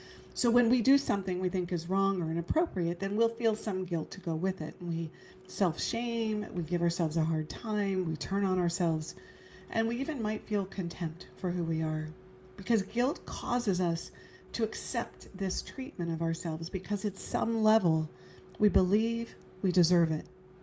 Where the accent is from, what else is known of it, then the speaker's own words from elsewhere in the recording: Arizona, United States; Yeah, I grew up in Arizona.